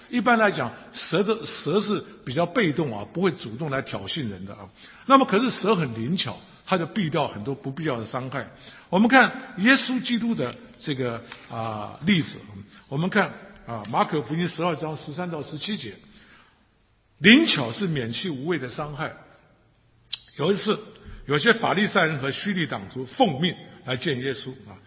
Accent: Taiwan; 我是台湾人，我们台湾人呢啊，很多人讲闽南语

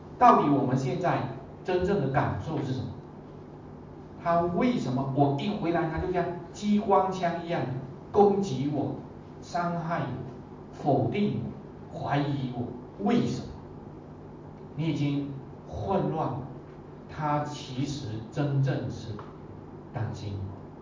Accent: Suzhou, Jiangsu, China; accent: Suzhou; 我们苏州话有时候讲话难听哈

